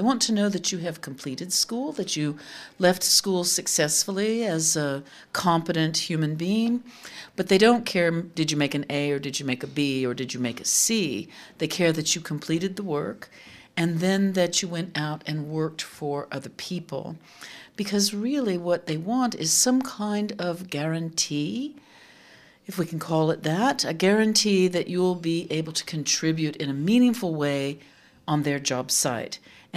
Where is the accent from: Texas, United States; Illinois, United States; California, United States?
Texas, United States; Austin; I am from Austin, Texas.